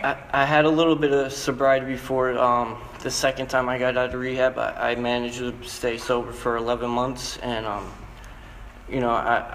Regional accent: Florida, United States; also born or lived in New Jersey; Well, I was born in Jersey. I moved down to Florida when I was in second grade, and during school, I played sports.

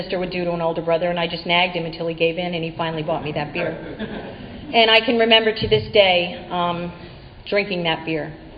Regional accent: New Jersey, United States; I am 53 years old. I'm originally from New Jersey. I come from a good family.

